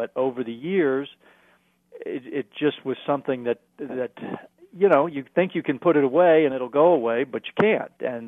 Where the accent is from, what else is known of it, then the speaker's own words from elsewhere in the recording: New Orleans, Louisiana, United States; As I was a teenager growing up in New Orleans, I realized over a period of years